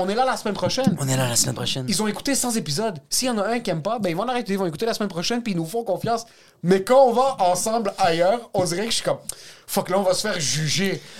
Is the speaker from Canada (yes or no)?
yes; Quebec, Canada; Parce que même moi, je suis Québécois